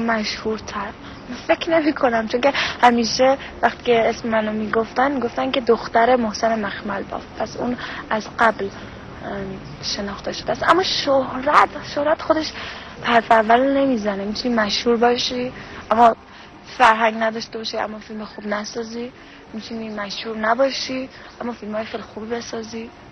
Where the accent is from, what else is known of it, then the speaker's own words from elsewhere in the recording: Iran; ما تو ایران همه جور آدم داریم. اما یادم وقتی بچه بودیم